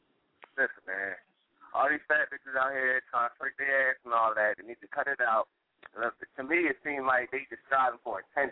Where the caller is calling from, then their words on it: Philadelphia, Pennsylvania, United States; I'm calling from West Philly.